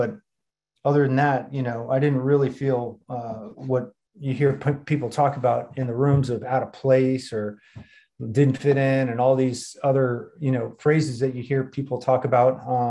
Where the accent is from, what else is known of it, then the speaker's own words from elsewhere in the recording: Connecticut, United States; born there; I was born up in Connecticut, and my parents, you know, they were Woodstock hippies, I guess.